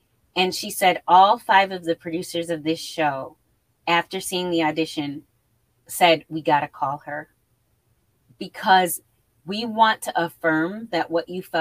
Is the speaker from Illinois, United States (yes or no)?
yes; Harvey, Illinois, United States; So I grew up in Harvey, Illinois, which is a lower middle income area.